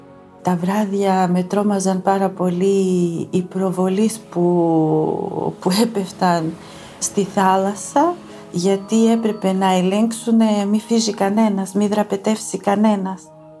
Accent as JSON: {"language": "Greek", "town": "Himara", "region": "Vlorë County", "country": "Albania", "tie": "born or raised there", "said": "Γεννήθηκα στη Χιμάρα της Βορείου Ηπείρου. Τα παιδικά μου χρόνια ήταν πάρα πολύ δύσκολα"}